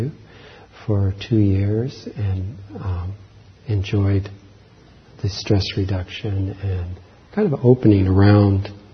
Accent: Columbia, Missouri, United States; which was Roman Catholic as I grew up in the Midwest in Columbia, Missouri, a university town.

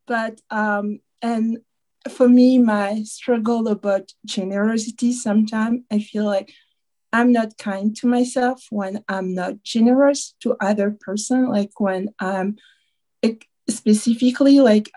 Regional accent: DR Congo; now in California, United States; I'm from the Congo and I live in California.

